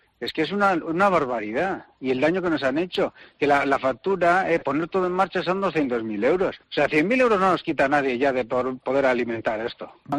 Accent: Basque Country, Spain; Los socios de aquí somos tres socios vascos

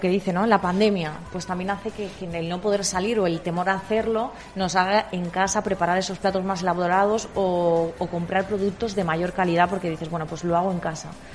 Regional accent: Castilla-La Mancha, Spain; Además, como buenos manchegos, nos encanta el queso y el vino

